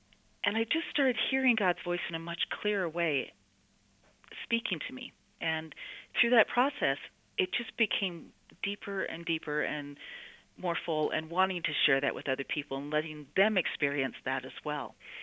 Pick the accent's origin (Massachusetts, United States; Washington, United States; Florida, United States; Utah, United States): Washington, United States; Forks; also born or lived in Eugene, Oregon; Well, I was raised in the Northwest, up in Forks, Washington, and Eugene, Oregon, mostly